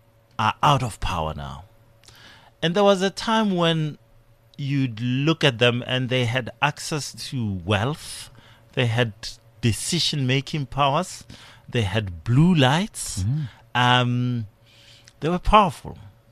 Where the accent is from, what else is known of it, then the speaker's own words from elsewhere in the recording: Tshwane, Gauteng, South Africa; I want to talk about those elections because, you know, I grew up in Tshwane.